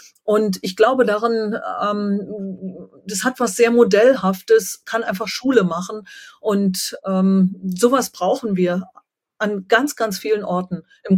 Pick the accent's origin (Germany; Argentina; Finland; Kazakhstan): Germany; Brandenburg; bin aufgewachsen in der Endmoränenlandschaft Nordostbrandenburgs.